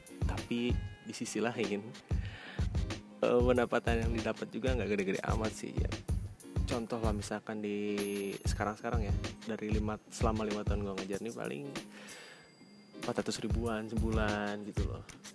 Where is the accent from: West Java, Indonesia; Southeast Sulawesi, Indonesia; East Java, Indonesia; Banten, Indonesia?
Banten, Indonesia; Rangkasbitung; cuma satu-satunya kampus yang ada di Rangkas Bitung, kota gue sendiri